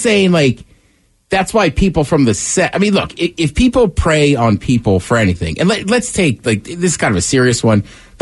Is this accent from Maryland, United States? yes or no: yes; College Park, Maryland, United States; I grew up in College Park. I don't know anybody that works for the University of Maryland.